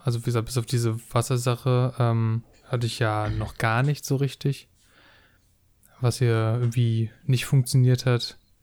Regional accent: Schwerin, Mecklenburg-Vorpommern, Germany; Also ich weiß, bei uns in Schwerin hatten wir mal

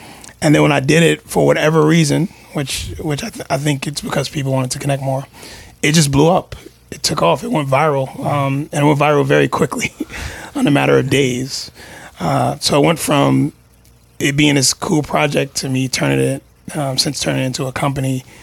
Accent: Staten Island, New York, United States; oh, you're from Staten Island, I'm from Staten Island.

